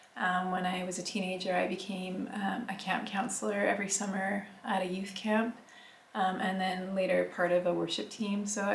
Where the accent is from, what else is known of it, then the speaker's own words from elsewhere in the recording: Canada; now in Istanbul, Turkey; I am a Canadian living in Istanbul, Turkey. I converted to Islam in 2006, and I've been living in Istanbul for the last 10 years.